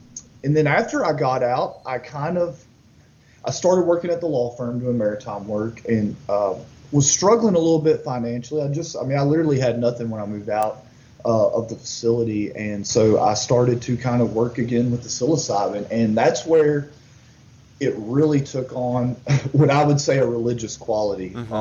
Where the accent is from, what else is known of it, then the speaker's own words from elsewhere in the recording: Marshall, Texas, United States; I'm from Marshall, Texas, and it's a small town in Northeast Texas, but there's a federal district courthouse there, and it was a big hub for asbestos litigation for a very long time.